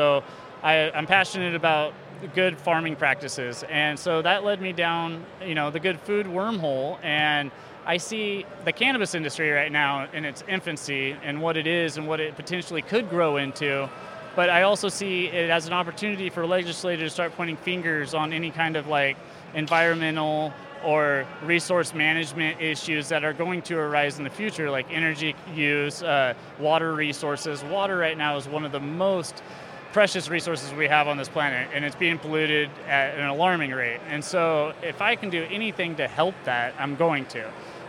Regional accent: Monmouth, Oregon, United States; I'm from Monmouth

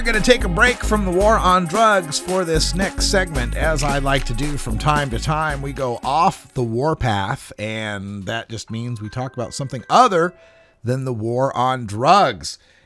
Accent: Idaho, United States; because the Pacific Northwest, and particularly Northern Idaho, I'm originally from Idaho, was well known for having an Aryan Nations compound up there in the Northern Panhandle

